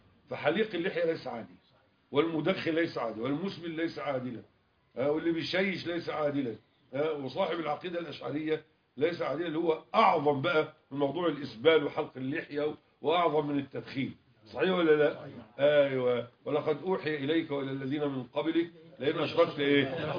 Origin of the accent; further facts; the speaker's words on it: Mansoura, Dakahlia, Egypt; كان عندنا في المنصورة